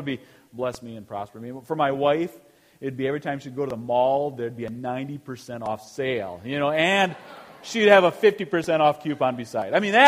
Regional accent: Eau Claire, Wisconsin, United States; born there; I was born in Eau Claire, Wisconsin, Sacred Heart Hospital.

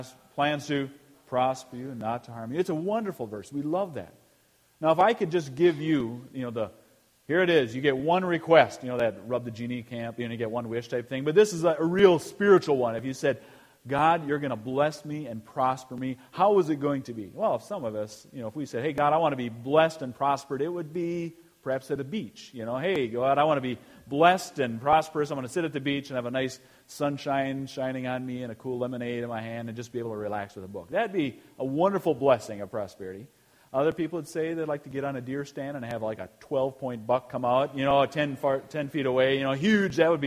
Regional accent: Eau Claire, Wisconsin, United States; born there; I was born in Eau Claire, Wisconsin, Sacred Heart Hospital.

